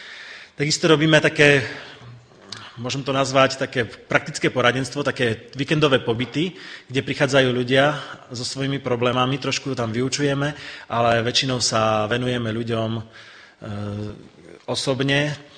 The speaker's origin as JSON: {"language": "Slovak", "town": "Bardejov", "region": "Prešov Region", "country": "Slovakia", "said": "ja osobne som z Bardejova"}